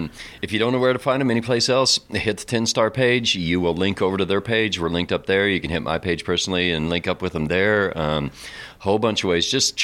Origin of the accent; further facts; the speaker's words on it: Wyoming, United States; I'm not going to do any more Wyoming jokes. I beat up on my home state enough.